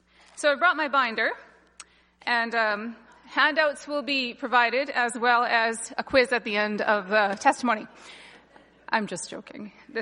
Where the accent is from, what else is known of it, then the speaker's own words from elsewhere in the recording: Big River, Saskatchewan, Canada; also born or lived in Toronto, Canada; My family moved to Big River Indian Reservation near Big River, Saskatchewan, which is north of Prince Albert, near Meadow Lake, where my dad received his first Canadian teaching job.